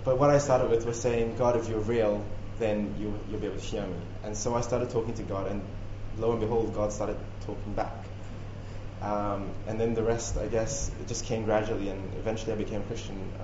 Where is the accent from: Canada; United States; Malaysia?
Malaysia; growing up in Malaysia.